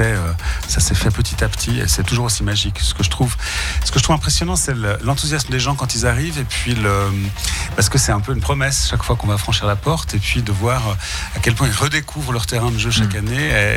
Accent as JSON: {"language": "French", "town": "Nyon", "region": "Vaud", "country": "Switzerland", "tie": "born or raised there", "said": "moi je suis né à Nyon, donc j'ai grandi ici."}